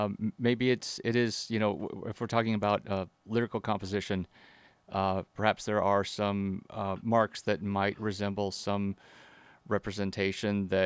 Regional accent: Yakima, Washington, United States; Yeah, the big metropolitan city of Yakima

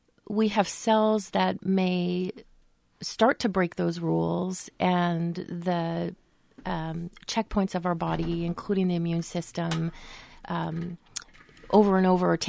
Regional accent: Anchorage, Alaska, United States; I grew up in Anchorage, Alaska.

